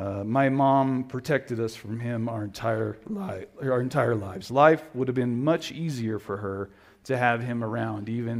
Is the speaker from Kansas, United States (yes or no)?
yes; Topeka, Kansas, United States; moved away as an adult; We moved here from Topeka, Kansas, where my wife and I were both born and raised.